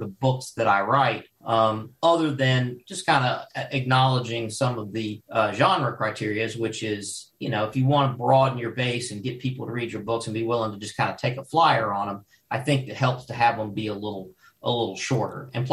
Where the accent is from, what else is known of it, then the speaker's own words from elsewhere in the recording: Louisville, Kentucky, United States; also born or lived in Paducah; Well, I grew up in, well, I was born in Paducah and I was raised in Louisville. Paducah's Western Kentucky